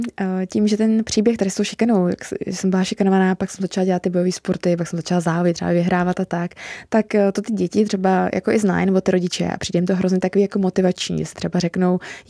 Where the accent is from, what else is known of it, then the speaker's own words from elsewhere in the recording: Horní Počernice, Prague, Czechia; my jsme jako vlastně z Horních Počernic, Prahy 9